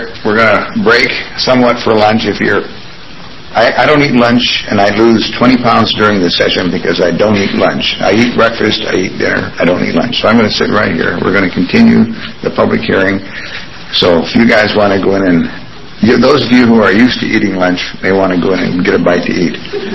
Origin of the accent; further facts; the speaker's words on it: Anaconda, Montana, United States; When I was growing up in Montana, many years ago, I was a depression baby. I was born in 1931. And my father had a pretty good job in the foundry, the smelter in Anaconda, Montana.